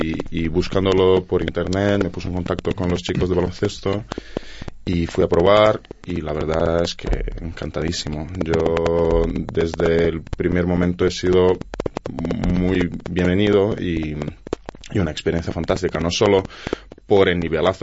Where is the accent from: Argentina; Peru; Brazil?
Brazil; Spanish is a second language; now in Madrid, Spain; justo después de llegar a Madrid. Yo soy brasileño y, uh-huh, después de mudarme